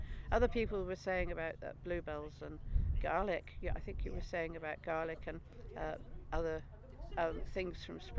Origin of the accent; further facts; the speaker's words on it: Helston, South West England, United Kingdom; born there; I was born in Helston